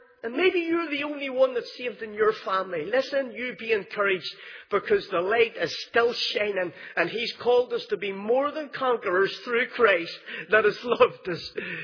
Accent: Belfast, Northern Ireland, United Kingdom; You might know from the accent that I am from Belfast, the Shankill Road in Belfast.

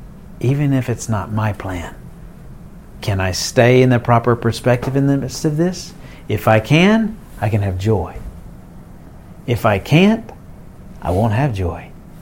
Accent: Alabama, United States; Believe me, I grew up in Alabama. It was a lot more pleasant in many ways in my growing up.

